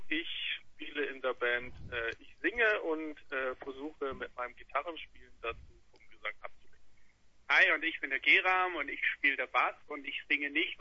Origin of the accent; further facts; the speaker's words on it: Marbach am Neckar, Baden-Württemberg, Germany; Also wir kommen alle aus Marbach oder haben schon mal in Marbach gewohnt.